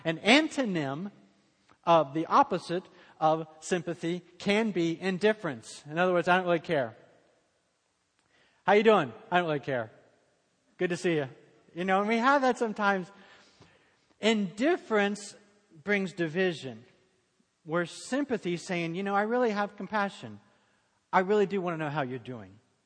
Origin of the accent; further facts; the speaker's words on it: Cincinnati, Ohio, United States; now in US South; When I grew up in Cincinnati, Ohio, the Lord's Prayer in Cincinnati was different than y'all say it down in the South.